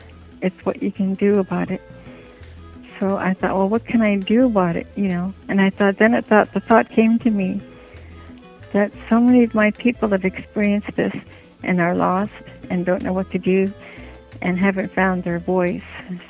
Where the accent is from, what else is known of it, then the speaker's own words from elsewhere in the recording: Valdez Island, British Columbia, Canada; born there; When I was born on Valdez Island, and we lived a very independent lifestyle